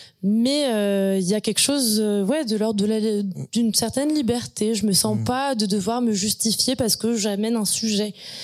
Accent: Grand Est, France; Moi j'ai grandi en Alsace dans un village passionné par la mode.

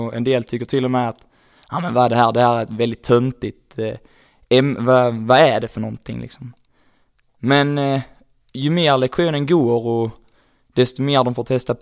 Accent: Broby, Skåne, Sweden; Jag är en kille på 23 år som kommer från en liten by utanför Kristianstad som heter Broby nere i Skåne.

